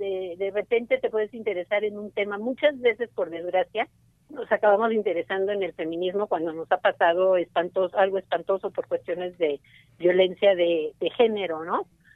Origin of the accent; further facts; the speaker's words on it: Mexico; Desde México, pues, estábamos como feministas mexicanas.